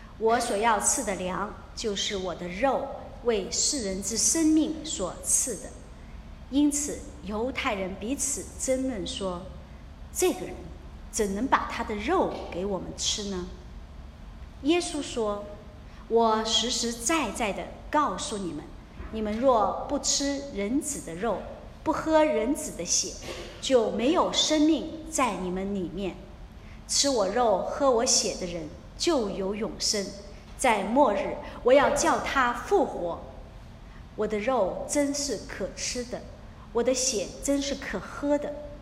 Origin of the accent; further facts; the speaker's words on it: Guangdong, China; 因为我是广东人嘛，所以广东呢更多的美食，我这次有机会呢就去了一次我母亲的一个家乡。我母亲家是在顺德哈，我母亲是顺德人